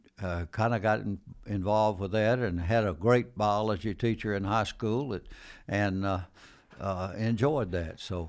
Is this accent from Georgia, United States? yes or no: yes; Dalton, Georgia, United States; I was born in Dalton and raised there, and came here in 1958 to go to school.